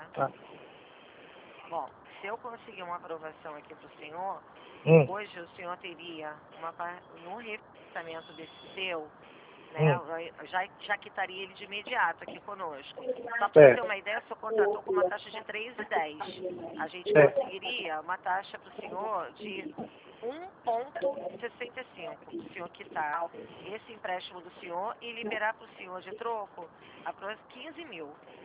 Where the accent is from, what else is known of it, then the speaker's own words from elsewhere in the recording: Rio de Janeiro, Brazil; Sim, sou do Rio.